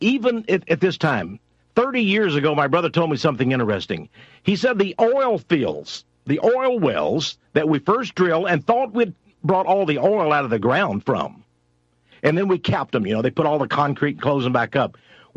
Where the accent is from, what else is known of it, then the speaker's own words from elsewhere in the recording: Texas, United States; Now, you know, I come from East Texas.